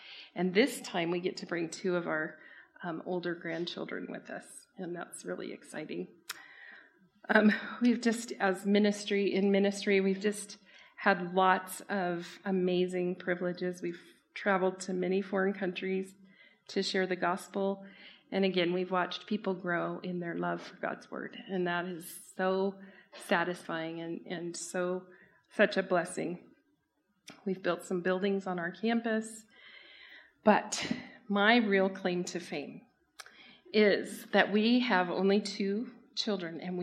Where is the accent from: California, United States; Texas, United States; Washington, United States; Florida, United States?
California, United States; San Diego; But when I was a little girl, I grew up in San Diego. We took a trip across the country as a family, and I was about 8 years old